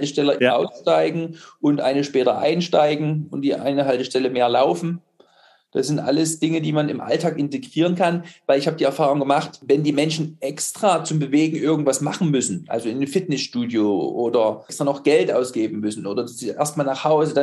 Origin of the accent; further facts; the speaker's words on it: Dresden, Saxony, Germany; Also hier ich komme ja aus Dresden und da gab es so einen Langlaufverein.